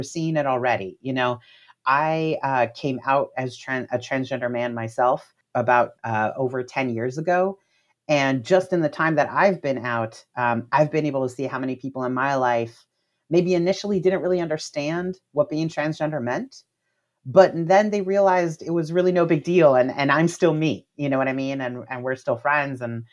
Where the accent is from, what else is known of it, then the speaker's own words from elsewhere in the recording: Miami, Florida, United States; You know, I'm from Florida myself. I'm from Miami, and my family is Cuban American. So we're part of that, you know, lineage of people immigrating from Latin America that you mentioned.